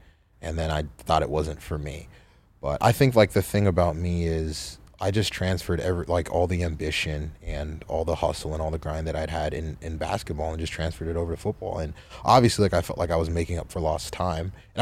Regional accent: Suwanee, Georgia, United States; So I grew up in Atlanta, Georgia, Suwanee, Georgia, just a suburb of Atlanta. And went to elementary, middle, and high school there.

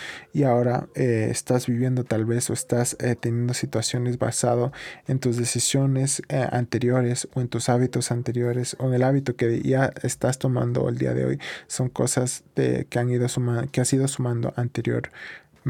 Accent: Ecuador; al menos aquí en mi país, en Ecuador, hay diferentes librerías

